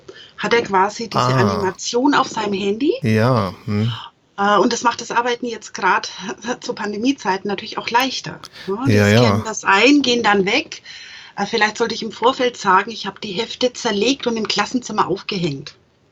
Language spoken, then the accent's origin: German; Bavaria, Germany; vor allem als Franke